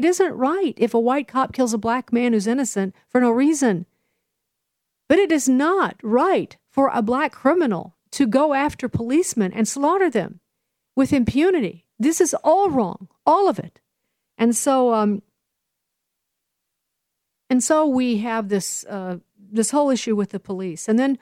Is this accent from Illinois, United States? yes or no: yes; Chicago, Illinois, United States; You know, I'm from Chicago. We know what Michelle used to be like.